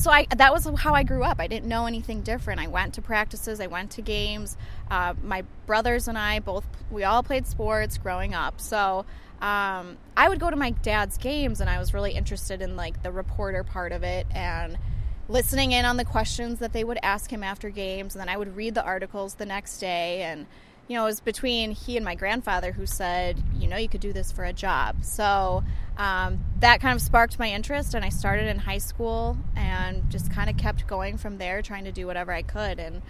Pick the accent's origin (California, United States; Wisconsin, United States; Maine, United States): Wisconsin, United States; Madison; I really consider myself like a hometown girl. I grew up in Madison. I went to school at Marquette University.